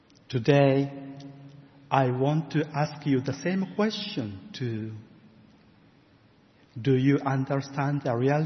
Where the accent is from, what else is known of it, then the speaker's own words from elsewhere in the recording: Japan; English is a second language; English is not my first language. And I was born and grown up in Japan.